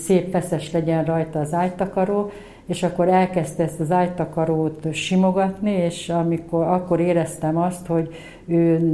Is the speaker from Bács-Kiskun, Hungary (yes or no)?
yes; Kecskemét, Bács-Kiskun, Hungary; also born or lived in Orosháza; én Orosházán születtem, és Kecskemétre költöztek a szüleim, amikor 10 éves voltam, és tulajdonképpen Kecskeméten nőttem fel, egy nem vallásos családban. Ez a 60-as évek, 70-es évek